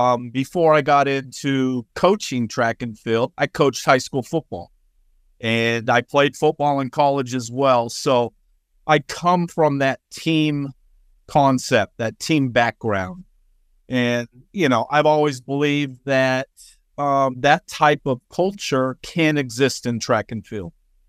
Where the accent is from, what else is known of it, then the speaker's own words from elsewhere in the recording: Visalia, California, United States; And that's where I'm originally from Visalia, California, Redwood High School.